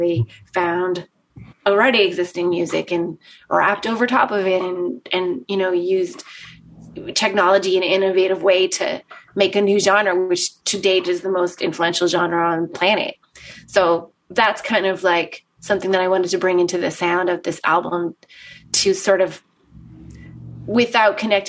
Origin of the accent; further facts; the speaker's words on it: Edmonton, Alberta, Canada; growing up in Edmonton, in a blue collar, mostly like Ukrainian neighborhood